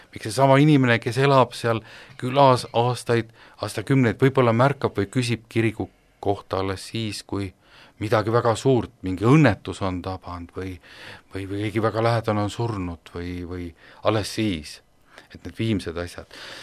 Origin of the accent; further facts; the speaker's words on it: Põlva, Põlva County, Estonia; Et ma elasin ja sündisin Põlvas. Meil oli kirikutorn, oli sisuliselt iga päev kätte, kõik kellad me ära kuulsime.